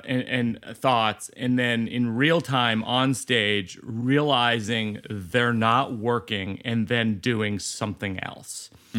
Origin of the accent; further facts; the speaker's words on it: Shrewsbury, Massachusetts, United States; We grew up in Shrewsbury, Mass., which is outside of Worcester